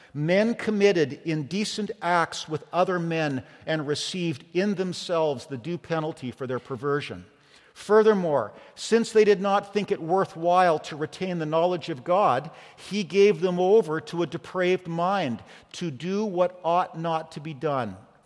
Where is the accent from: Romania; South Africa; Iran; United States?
Iran; moved away as an adult; now in Canada; I'm a person from Iran who risked everything to come to Canada. I got a job. I became a hairstylist. I now own my house.